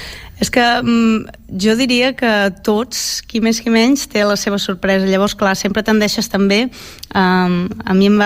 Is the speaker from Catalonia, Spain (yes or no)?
yes; Catalonia, Spain; Clar, jo soc del Baix Empordà, jo tiro més a el que és...